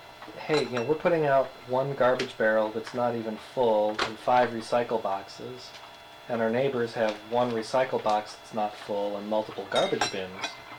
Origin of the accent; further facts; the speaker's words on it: Rochester, New York, United States; We're from upstate New York, okay. Rochester, you know, up near Lake Ontario.